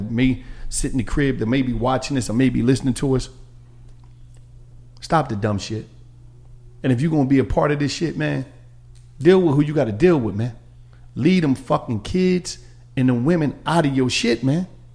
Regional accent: Philadelphia, Pennsylvania, United States; I'm from Philadelphia

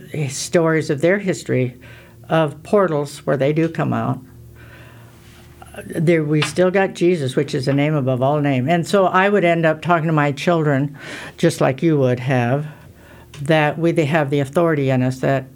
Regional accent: Iowa, United States; I mean, you know, I'm from Iowa. I'm real simple like this.

